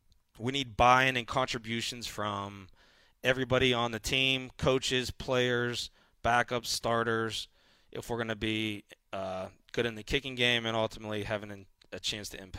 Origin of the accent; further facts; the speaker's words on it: Pittsburgh, Pennsylvania, United States; Yeah, it does feel like home. I'm from Pittsburgh.